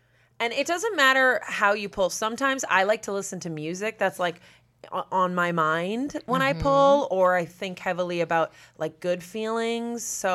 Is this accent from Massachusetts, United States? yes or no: yes; Massachusetts, United States; I'm from Massachusetts, very close to Salem. Like, I grew up in spooky Massachusetts with like fog over the ocean.